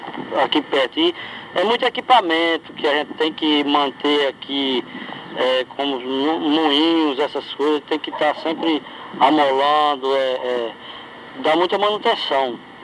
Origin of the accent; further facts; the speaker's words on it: São João do Sabugi, Rio Grande do Norte, Brazil; born there; como São João de Sabugi, que eu nasci em São João